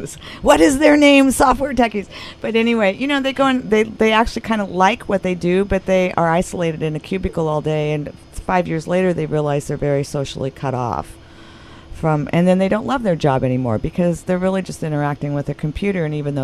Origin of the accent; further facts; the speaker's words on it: Nebraska, United States; So look how far I've come. I came from Nebraska, and I'm on the radio with you.